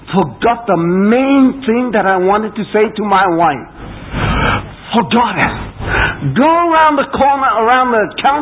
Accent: New Zealand; Being good Australian, they said, okay, we'll do it for you, Kiwi.

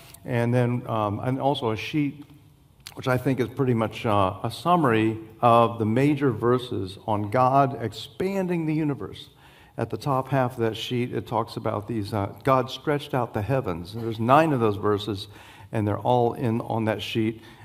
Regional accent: Florida, United States; I'm from the South. I'm from Florida.

